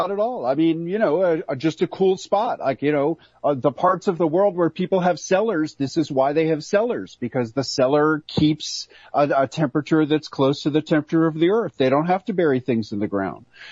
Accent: New York City, New York, United States; You know, I, as a kid growing up in New York City, I was crazy about pickles.

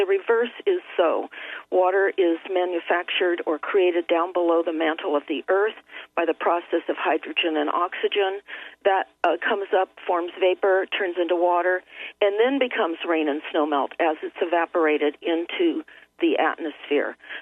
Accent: Santa Monica, California, United States; also born or lived in Malibu; I was raised in Santa Monica. I was born in Santa Monica, California. I knew the Pacific Palisades back in those days, and I lived in Malibu.

